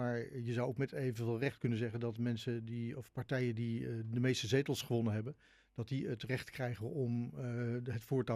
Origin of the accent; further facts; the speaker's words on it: Doesburg, Gelderland, Netherlands; born there; also born or lived in Pijnacker / Rijswijk; Ik ben zelf geboren in Doesburg. En ik heb een aantal jaren in het westen van het land gewoond, in Pijnacker en Rijswijk.